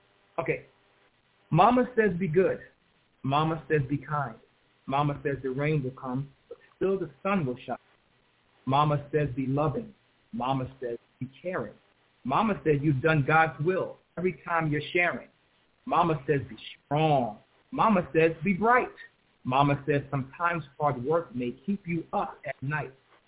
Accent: New York City, New York, United States; I grew up in Crown Heights, which is a much different neighborhood now than it was when I grew up.

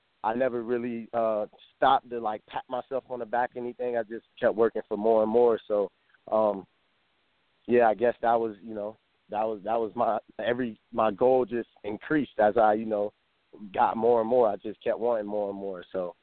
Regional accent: Florida, United States; I'm from Florida. My school is in Florida. We've only played teams down here in the South for the most part.

